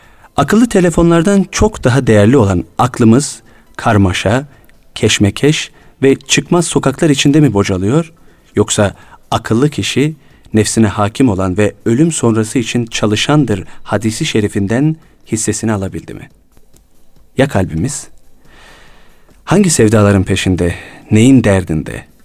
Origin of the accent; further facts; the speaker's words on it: Trabzon, Turkey; Ben tabii büyükler dendiği zaman Trabzonluyum.